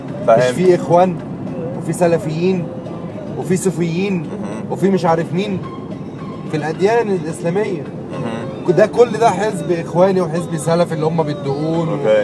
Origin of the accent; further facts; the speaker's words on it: Egypt; هو ربنا ساترها علينا فعلا كمصري يعني